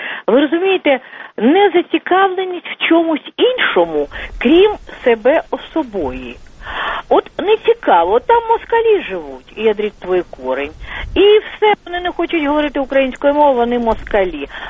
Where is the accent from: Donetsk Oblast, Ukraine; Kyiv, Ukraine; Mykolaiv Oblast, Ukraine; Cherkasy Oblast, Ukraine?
Donetsk Oblast, Ukraine; Але так склалося, що я сама з Донеччини і з Донбасу. Це мій рідний край. І я пишаюся цим. А живу я уже 24 роки в Галичині.